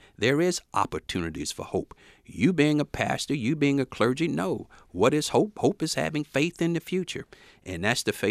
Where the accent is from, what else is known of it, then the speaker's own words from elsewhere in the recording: Florida, United States; having been a former boater myself, growing up in Florida, I certainly do understand the compassion you have about boating.